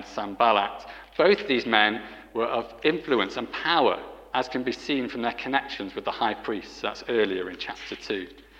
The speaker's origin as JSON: {"language": "English", "town": "Nottingham", "region": "East Midlands", "country": "United Kingdom", "said": "I'm from Nottingham, so in the Midlands"}